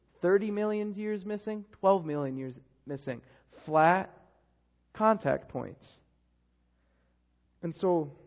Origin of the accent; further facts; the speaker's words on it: Michigan, United States; I grew up in Michigan, and I've traveled around when I was a little kid to Iowa and these places